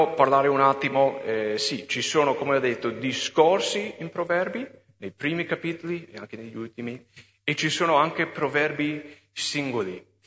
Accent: United States; Italian is a second language; moved away as an adult; now in Italy; Io sono americano, quando sono venuto qua ho dovuto fare la patente italiana

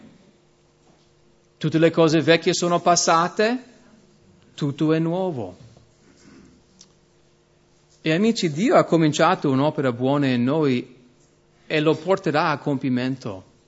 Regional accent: United States; now in Italy; Forse un po' meno qui che in America, però sai da dove vengo io?

